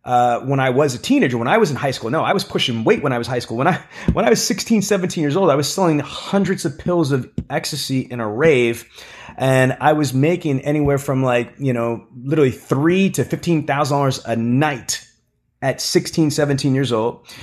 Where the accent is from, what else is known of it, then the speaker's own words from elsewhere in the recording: New York City, New York, United States; So I grew up in Queens, in Brooklyn, New York. Violence, poverty, neglect, mental craziness from my parents, and tortured.